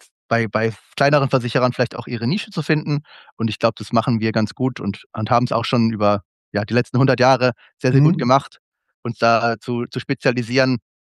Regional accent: Heidelberg, Baden-Württemberg, Germany; ich komme ja aus Heidelberg

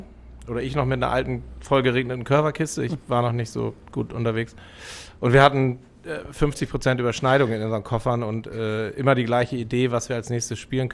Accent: Rendsburg, Schleswig-Holstein, Germany; Ich bin in Rendsburg groß geworden

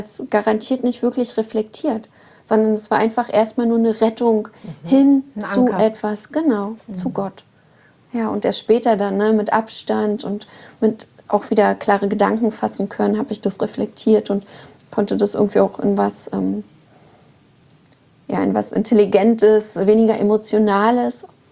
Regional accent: East Germany, Germany; Und ich komme ja aus dem Osten und da habe ich auch in System gelebt.

